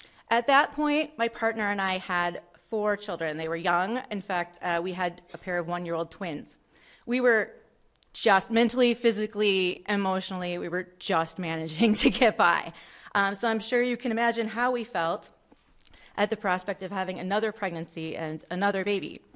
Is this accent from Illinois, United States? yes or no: no; Minnesota, United States; I am a Minnesotan born and bred, ridiculously, obnoxiously proud of it.